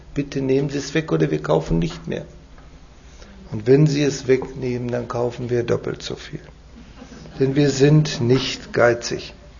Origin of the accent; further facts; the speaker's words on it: North Rhine-Westphalia, Germany; ich komme aus dem Siegerland, da ist das ganz besonders schlimm